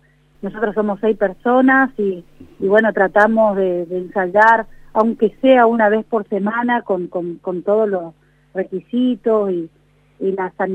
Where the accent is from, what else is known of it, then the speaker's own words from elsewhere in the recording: Resistencia, Chaco, Argentina; de Resistencia Chaco y doy las gracias a este rack nacional